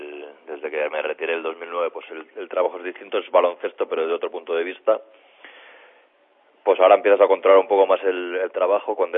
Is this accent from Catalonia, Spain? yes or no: yes; Badalona, Catalonia, Spain; now in Fuenlabrada, Spain; llevo mucho tiempo aquí y casi la mayoría del tiempo desde que salí de Badalona lo he pasado aquí en Fuenlabrada